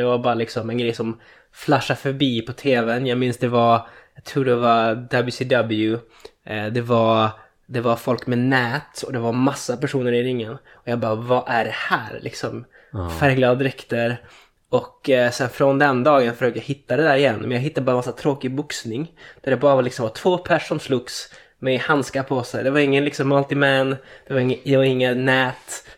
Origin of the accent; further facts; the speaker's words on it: Skellefteå, Västerbotten County, Sweden; Jag är uppväxt i Norrland. Skellefteå kommer jag ifrån. 32 bast har jag hunnit fylla.